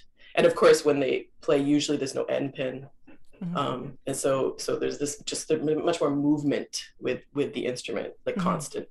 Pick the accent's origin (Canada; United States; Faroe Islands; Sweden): Canada; Toronto, Ontario; when growing up in Toronto, I mean, going to school in Toronto